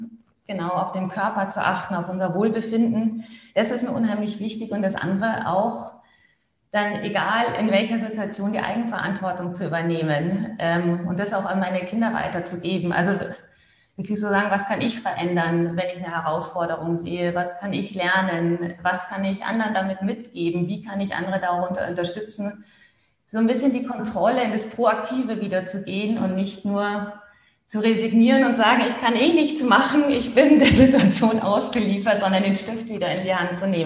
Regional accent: Oberammergau, Bavaria, Germany; Ich komme ja aus Oberammergau, aus einem kleinen Dorf in den Alpen und da habe ich ganz stark meine Wurzeln.

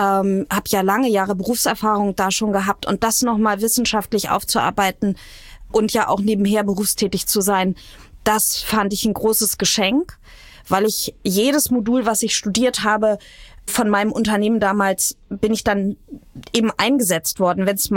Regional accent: Hamburg, Germany; Ich bin ja in Neugraben-Fischbeck aufgewachsen

